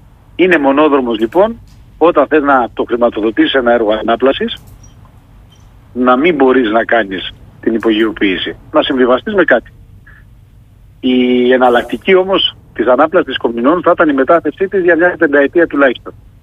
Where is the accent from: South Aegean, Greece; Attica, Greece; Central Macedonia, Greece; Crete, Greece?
Crete, Greece; Heraklion; Και νομίζω ότι τα δούμε ως Ηρακλειώτες καθημερινά.